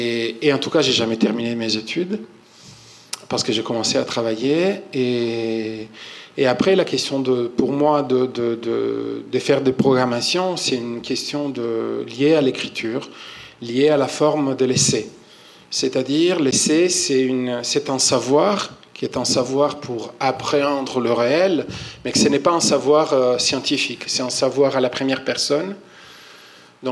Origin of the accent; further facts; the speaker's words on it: Italy; Je travaille dans différentes langues, différents pays. Je suis italien d'origine.